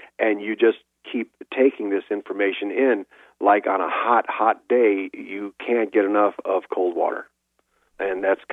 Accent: Illinois, United States; I grew up in the Chicago metropolitan area, relatively near the Fox River. We had a pond in our area.

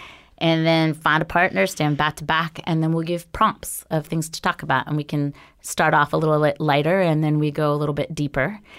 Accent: Los Angeles, California, United States; I grew up in Los Angeles, and forced busing was an issue when I was in the LA area.

